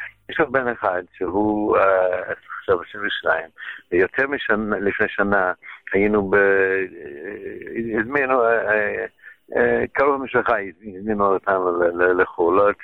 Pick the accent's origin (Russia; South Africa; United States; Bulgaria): United States; now in Israel; אנחנו בארץ, אני באתי מארצות הברית ב-79 למניינם